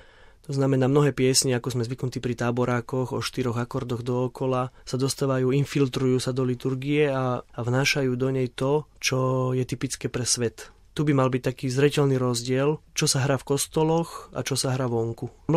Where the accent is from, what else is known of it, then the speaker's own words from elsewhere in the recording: Oponice, Nitra Region, Slovakia; Tak, prvé spomienky sú samozrejme na Slovensko. Môj orgán v Oponiciach, mojej rodnej dedinke, kde som hrával a hrávam aj dodnes.